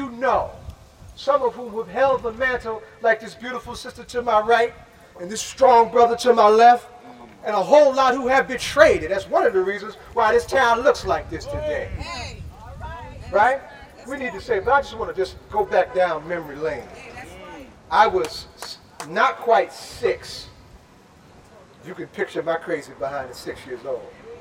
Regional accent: Plainfield, New Jersey, United States; Because, see, I'm originally from Plainfield. I came to Newark later.

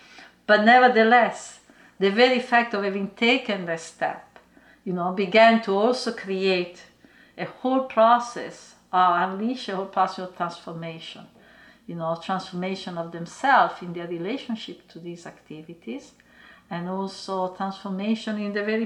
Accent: New York, United States; You know, I come from New York, and so I speak from a very particular, very urban, you know.

